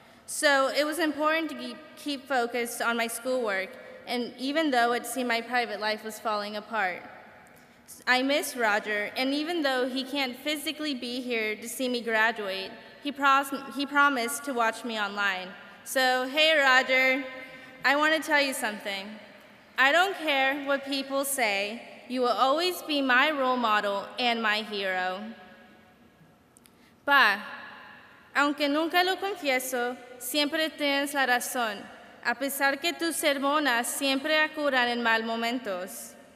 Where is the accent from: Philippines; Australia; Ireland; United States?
United States; I am an American, a high school graduate, a scholarship recipient to Barton College, a future nurse.